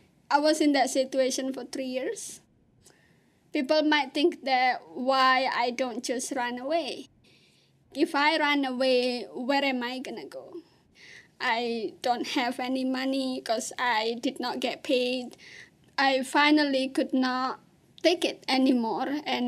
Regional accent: Malang, East Java, Indonesia; I was born and raised in Indonesia in a small city in East Java called Malang. My parents, both my mother and my father, are farmers.

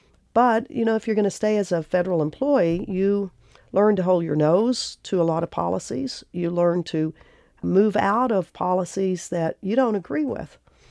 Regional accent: Arkansas, United States; I came from a Midwest family. I grew up in Arkansas, and being in the military was not a family tradition particularly

